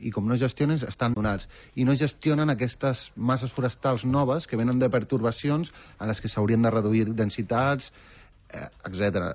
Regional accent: Calafell, Catalonia, Spain; jo soc de Calafell

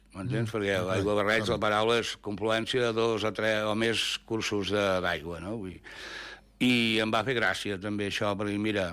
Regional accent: Barcelona, Catalonia, Spain; jo sóc fill de Barcelona, però a partir del meu avi tota la descendència … era de Figueres, de Torroella de Montgrí, o sigui que per la part de materna hi ha una vessant empordanesa

